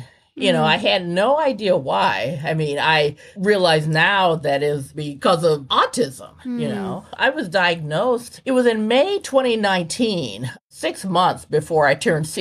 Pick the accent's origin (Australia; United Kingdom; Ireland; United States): United States; Mississippi; I was born and raised in Mississippi. I was born in 1956.